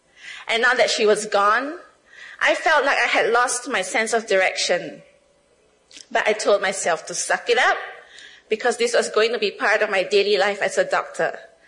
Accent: Kuching, Sarawak, Malaysia; I mean, growing up in Kuching, a comfortable city

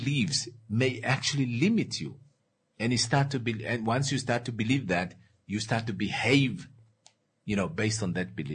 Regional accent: Jamaica; I'm a Jamaican. Where is that? Looking for a Jamaican. I am a Jamaican.

